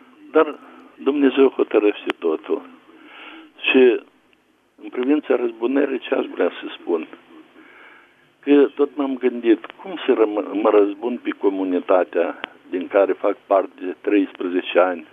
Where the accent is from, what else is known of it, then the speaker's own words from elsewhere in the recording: Bessarabia, Moldova; Eu sunt basarabean.